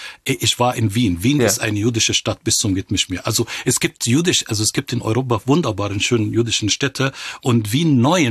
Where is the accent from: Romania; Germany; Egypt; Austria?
Egypt; Cairo, Cairo Governorate; Ich bin in Kairo geboren und aufgewachsen.